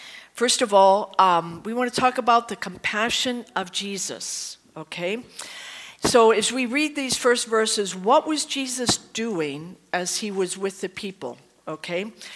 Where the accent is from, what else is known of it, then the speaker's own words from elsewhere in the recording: Pittsburgh, Pennsylvania, United States; In my personal life, I grew up in Western PA, Pittsburgh area. I went to West Virginia Wesleyan College in West Virginia to study nursing.